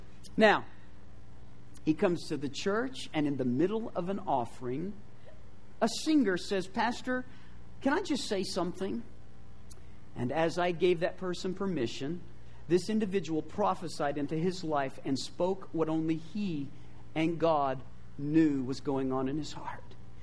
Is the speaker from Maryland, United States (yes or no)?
no; New Mexico, United States; Now, I came from New Mexico, and it is something to graduate from Santa Fe High in New Mexico.